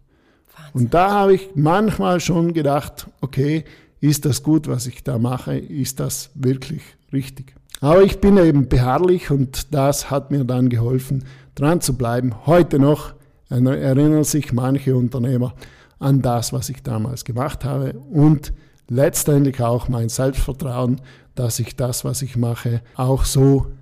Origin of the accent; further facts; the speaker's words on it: Trentino-Alto Adige, Italy; Da ist es oft für uns als Südtiroler nicht ganz einfach